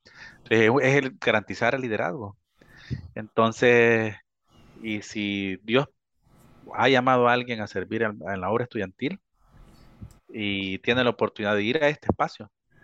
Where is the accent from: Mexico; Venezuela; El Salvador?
El Salvador; lo más que había estado fuera de casa o de El Salvador, más bien, habían sido 15 días. Yo me tocó moverme de mi pueblo a estudiar a una ciudad cerca.